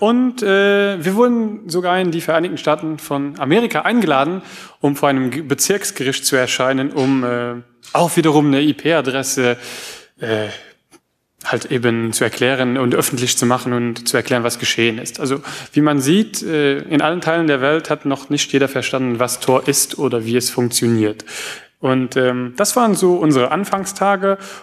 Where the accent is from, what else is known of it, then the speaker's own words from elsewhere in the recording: Luxembourg; Also wir sind aus Luxemburg, also das liegt oben rechts, also auf meiner rechten. Das sind ungefähr 275 Kilometer von hier, das heißt gar nicht mal so weit weg.